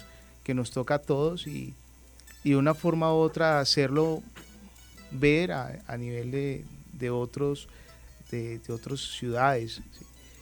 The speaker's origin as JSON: {"language": "Spanish", "town": "Calarcá", "region": "Quindío", "country": "Colombia", "tie": "born or raised there", "also_born_or_lived": "Cali", "said": "yo nací en Cali, pero me crié aquí en el departamento. Yo hice primaria en Calarcá, hice la secundaria y pues terminé la carrera acá en la universidad."}